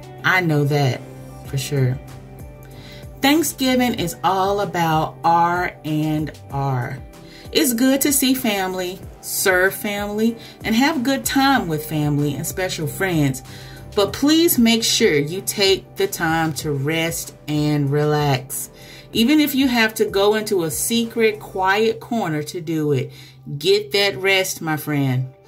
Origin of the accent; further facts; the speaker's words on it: Arkansas, United States; So I'm originally from Arkansas, so that's what we call it there, all right? I know y'all call it stuffing someplace else, but it's dressing in Arkansas.